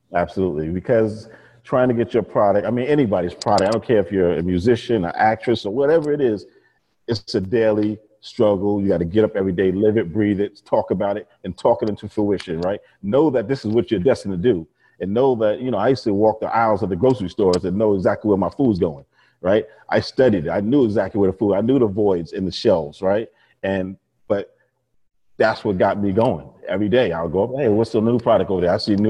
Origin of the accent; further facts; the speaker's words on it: New York, United States; I came up in New York. I grew up and born and raised in New York and Long Island.